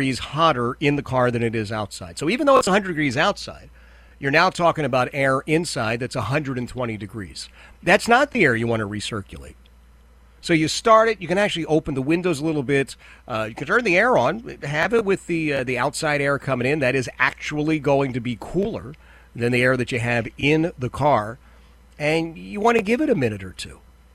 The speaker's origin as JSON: {"language": "English", "country": "United States", "said": "Mr. Katz, as an American, I give full support to the president"}